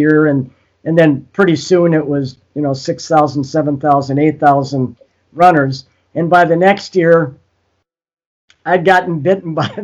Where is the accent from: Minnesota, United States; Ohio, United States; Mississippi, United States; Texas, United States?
Minnesota, United States; St. Paul; I grew up in St. Paul